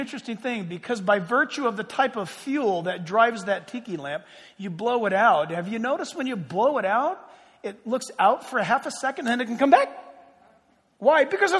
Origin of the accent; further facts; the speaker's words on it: San Diego, California, United States; I know when we were growing up in San Diego, we had, I don't know why, but we had a bunch of reeds near our house.